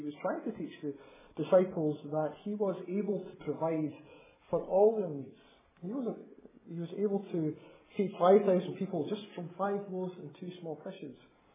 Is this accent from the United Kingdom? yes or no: yes; Arbroath, Scotland, United Kingdom; I grew up in Arbroath, just up past Dundee, spent 25 years of my life there.